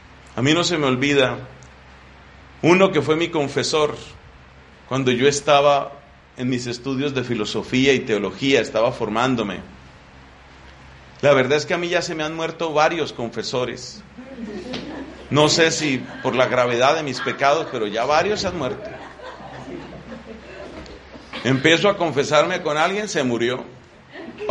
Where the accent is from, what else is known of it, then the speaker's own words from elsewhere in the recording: Colombia; Nosotros tuvimos un gran predicador carismático en mi país, bastante conocido